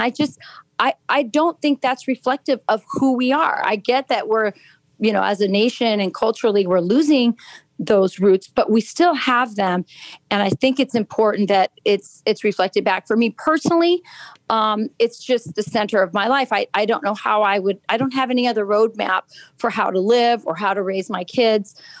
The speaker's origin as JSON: {"language": "English", "town": "Lakenheath", "region": "East of England", "country": "United Kingdom", "tie": "born there", "said": "Okay. I was born in Lakenheath, England. I'm an Air Force brat."}